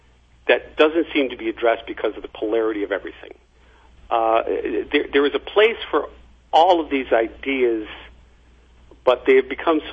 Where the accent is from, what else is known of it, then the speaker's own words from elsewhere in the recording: Endicott, New York, United States; my hometown area of Endicott, New York, was built by a shoe manufacturer called Endicott Johnson.